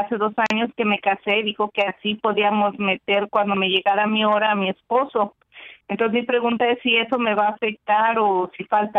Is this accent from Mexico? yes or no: yes; Mexico; yo soy de México